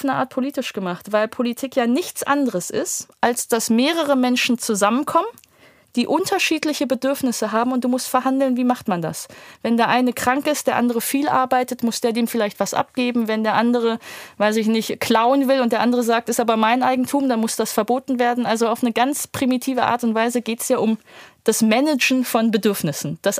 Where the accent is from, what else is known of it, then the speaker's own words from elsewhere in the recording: Wuppertal, North Rhine-Westphalia, Germany; dass ich ja aus einem migrantischen Haushalt komme. Also einen polnischen Vater, philippinische Mutter. Ich bin aufgewachsen, geboren und aufgewachsen in Wuppertal in Nordrhein-Westfalen. Also in so einer Industriestadt, wo früher viel Aufbruch war, dann viel Abgesang, jetzt irgendwie viel Arbeitslosigkeit